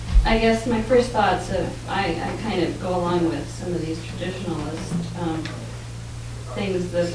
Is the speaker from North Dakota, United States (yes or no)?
yes; North Dakota, United States; I was brought up in North Dakota, and my first recollection of music on the radio was cowboy music, and I hated it.